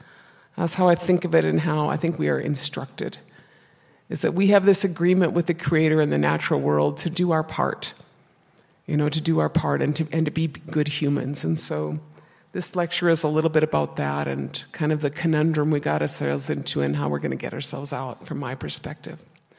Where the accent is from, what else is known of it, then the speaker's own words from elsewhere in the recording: White Earth Reservation, Minnesota, United States; I'm from the White Earth Reservation, I'm Bear Clan, and I'm really honored to be here with you.